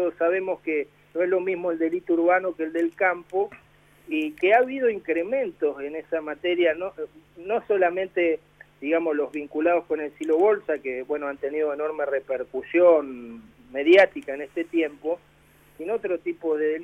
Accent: Felicia, Santa Fe, Argentina; born there; yo soy nacido en un pueblo, en Felicia

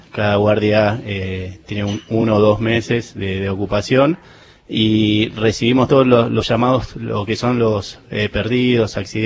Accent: Buenos Aires, Argentina; yo de chiquito vivía en Buenos Aires y siempre me gustó la montaña. Por suerte, todos los veranos venía al sur.

